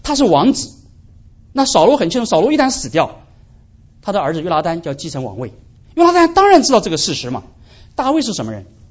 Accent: China; 你知道我们中国人非常强调这个是计啊

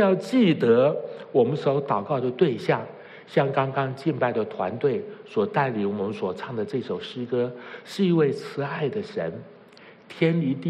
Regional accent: China; 这个我们中国人拜假神的心态是一模一样的心态。

